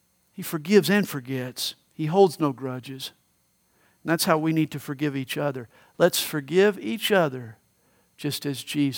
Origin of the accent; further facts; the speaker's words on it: the South, United States; accent: Southern; it doesn't take long for my audience to identify me as a Southerner. And why? Well, I've got a Southern accent.